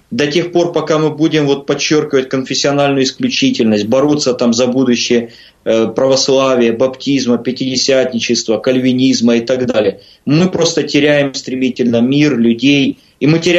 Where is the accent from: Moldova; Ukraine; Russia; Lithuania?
Ukraine; Kyiv; я из Киева скажу, потому что мне не так страшно отвечать